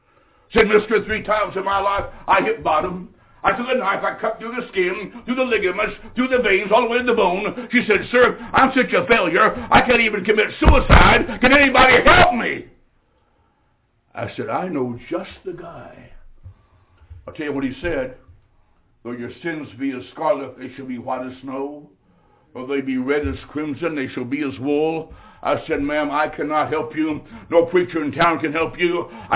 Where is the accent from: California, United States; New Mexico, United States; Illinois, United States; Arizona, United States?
Illinois, United States; I said, ma'am, I'm from Illinois.